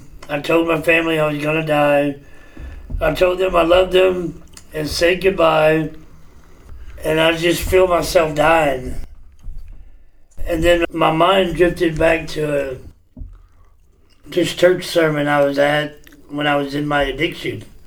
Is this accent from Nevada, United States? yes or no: no; West Plains, Missouri, United States; born there; I was born in 1974 in West Plains, Missouri. I grew up in and out of church and always believed in God